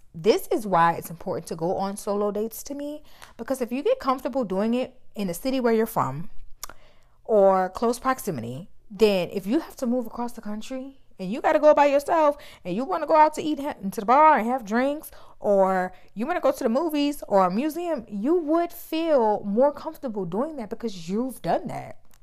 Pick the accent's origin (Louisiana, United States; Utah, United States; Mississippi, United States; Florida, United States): Louisiana, United States; New Orleans; Like I'm from New Orleans.